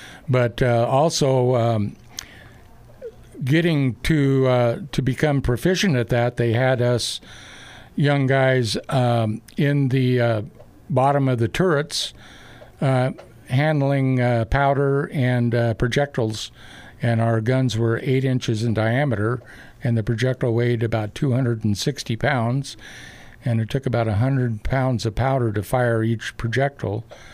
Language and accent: English; Roseburg, Oregon, United States; Born and raised in Roseburg, 1946. Went through all the schools here. Joe Lane, Roseburg High, graduated in 1964.